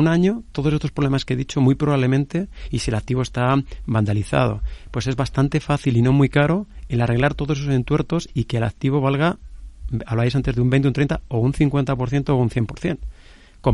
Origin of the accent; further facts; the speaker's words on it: Castilla-La Mancha, Spain; yo soy de Guadalajara, en un pueblo a las afueras de Guadalajara